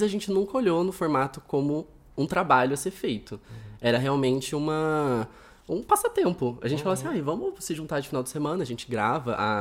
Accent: Espírito Santo do Pinhal, São Paulo, Brazil; accent: strong accent; Em Espírito Santo do Pinhal. Porque eu nasci aqui em São Paulo, mas com 2 anos eu fui pra Pinhal. Uhum. Então, tipo, a minha vida toda é de lá. Inclusive, por isso que eu tenho sotaque forte e tal.

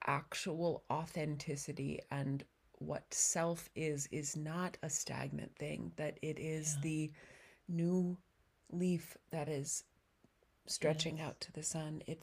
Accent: Montana, United States; my parents joined the Native American tribe that was in where I was growing up in Montana.

